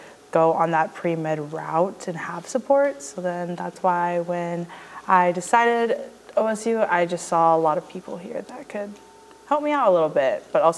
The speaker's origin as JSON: {"language": "English", "town": "Honolulu", "region": "Hawaii", "country": "United States", "said": "And I'm from Honolulu, so I'm a townie."}